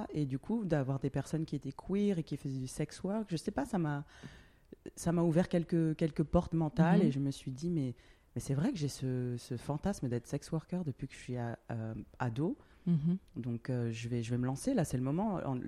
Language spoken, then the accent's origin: French; France; now in Berlin, Germany; je suis français, j'ai grandi en France, d'origine Guadeloupe et Réunion. J'ai 32 ans et j'habite à Berlin depuis quelques années.